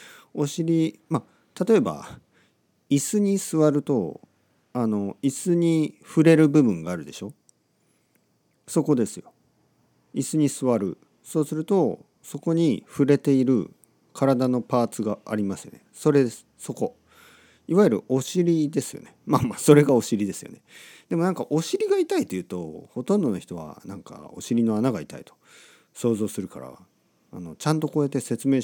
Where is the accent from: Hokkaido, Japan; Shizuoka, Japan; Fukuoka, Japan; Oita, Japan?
Oita, Japan; 僕はまだ大分県の田舎、僕が生まれ育った町、僕の両親が今でも住んでいるところに来てます